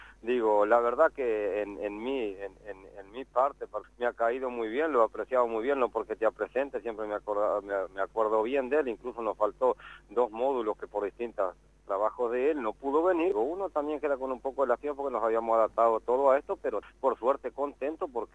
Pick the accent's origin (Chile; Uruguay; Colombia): Uruguay; Durazno; also born or lived in Tacuarembó; now in San José, Uruguay; yo soy del departamento soy nativo de Durazno, pero vivo en el departamento de Tacuarembó. Digo, tengo mi casita, mi ranchito ahí en Paso de los Toros, uh-huh. pero hace 6 años que estoy acá en el departamento de San José, en Sierras de Mahoma.